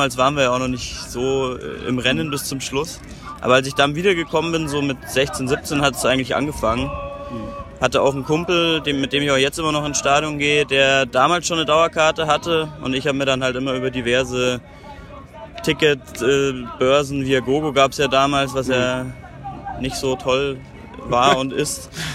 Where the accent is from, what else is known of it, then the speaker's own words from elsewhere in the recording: Munich, Bavaria, Germany; ich komme hier aus München, bin 27, momentan noch Student.